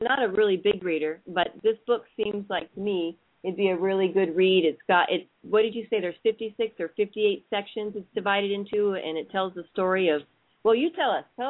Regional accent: Oakland, California, United States; born there; Well, I was born in Oakland, so I know what you're talking about.

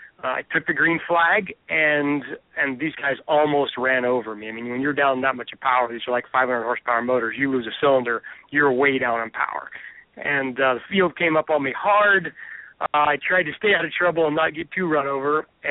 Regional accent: Florida, United States; Oh, you know, I'm from South Florida here. I've been here resident, you know, for 20 years now.

